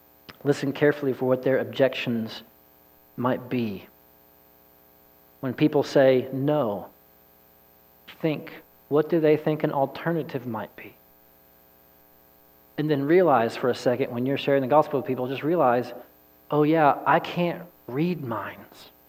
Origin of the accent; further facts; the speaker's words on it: Texas, United States; moved away as an adult; I tell you guys, I grew up in East Texas. I couldn't find China on a map in high school.